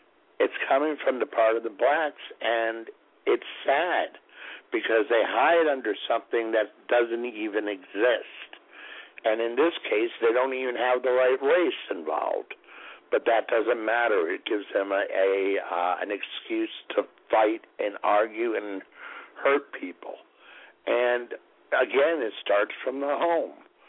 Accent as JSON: {"language": "English", "region": "New England", "country": "United States", "tie": "born or raised there", "said": "I grew up in New England. We walked around, you know, I walked around Walden's Pond."}